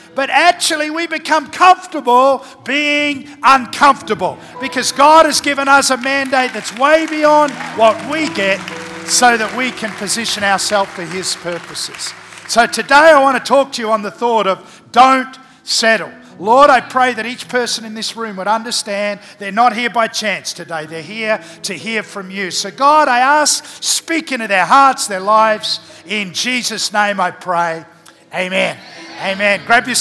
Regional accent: Barnsley, Yorkshire and the Humber, United Kingdom; born there; No, I was born in Barnsley

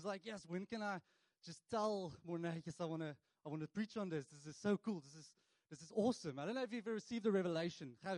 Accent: Cape Town, Western Cape, South Africa; now in Mossel Bay, South Africa; So I grew up in Cape Town, not originally from Mossel Bay. I met my wife in Mossel Bay, and then I decided to stay.

